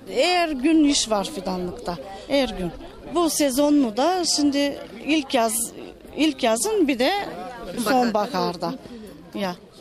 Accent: Ezerche, Razgrad Province, Bulgaria; Ezerçe'denim.

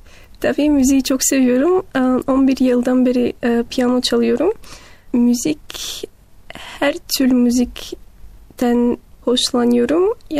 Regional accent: Bulgaria; moved away as an adult; now in Germany; Burada doğdum. Burada annem, babam. Burada 18 yıl hayatımdan burada durdum.

